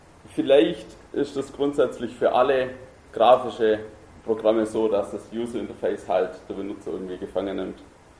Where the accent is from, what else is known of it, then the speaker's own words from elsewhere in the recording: Baden-Württemberg, Germany; accent: Swabian; Ich rede Schwäbisch, also ich schwätze.